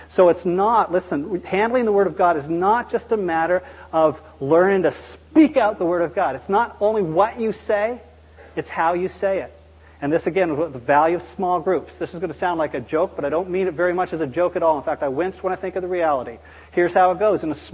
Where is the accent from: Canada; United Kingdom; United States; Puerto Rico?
Canada; And I think perhaps being Canadian only makes it worse. We're so polite, you know, so unlike us to say, well, no, that's wrong.